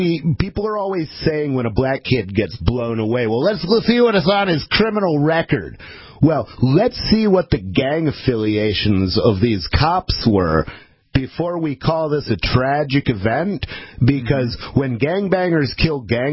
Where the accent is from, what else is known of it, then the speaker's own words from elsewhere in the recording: Jackson, Michigan, United States; born there; moved away; I was born in Jackson, Michigan.